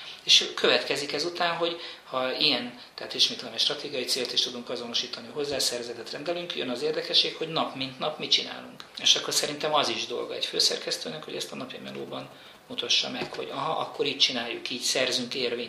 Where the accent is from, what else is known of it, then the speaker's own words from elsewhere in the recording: Debrecen, Hajdú-Bihar, Hungary; Én debreceni ember vagyok